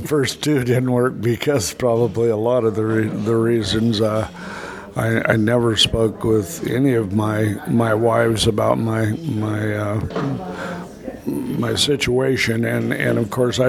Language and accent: English; Port Townsend, Washington, United States; I grew up in Port Townsend, which was a small town.